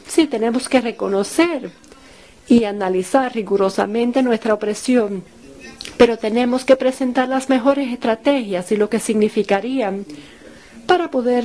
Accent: Kenya; Yo vengo de Kenia.

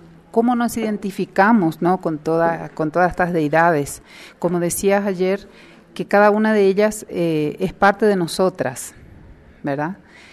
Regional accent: Paraguay; Soy de Paraguay, un tono diferente más dentro de toda esta diversidad de voces

